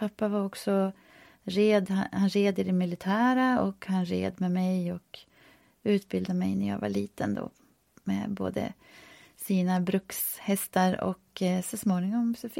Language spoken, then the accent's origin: Swedish; Gävleborg County, Sweden; born there; precis som vår gård heter, så jag är född här i Hälsingland. På gården och jag är nu 51 år.